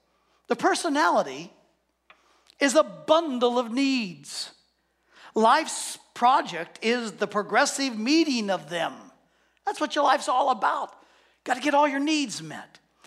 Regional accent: Scottsdale, Arizona, United States; I'm from Scottsdale. And some people call it Snotsdale.

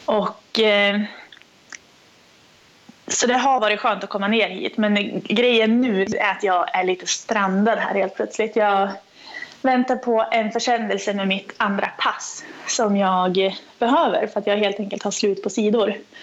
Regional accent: Sundsvall, Västernorrland County, Sweden; Och sen som Sundsvallsbo eller som norrlänning

